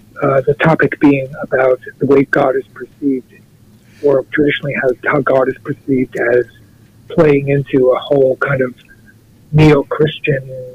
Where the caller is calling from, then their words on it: New York, United States; I'm calling from Long Island.